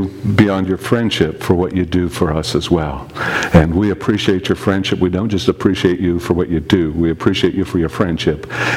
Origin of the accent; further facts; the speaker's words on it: Manitoba, Canada; I'm from Manitoba where we have cows.